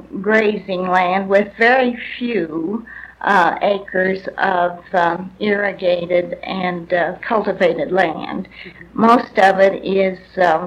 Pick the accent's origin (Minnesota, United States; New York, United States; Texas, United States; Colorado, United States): Colorado, United States; Pueblo; born there; I was born in Pueblo, December 9, 1917.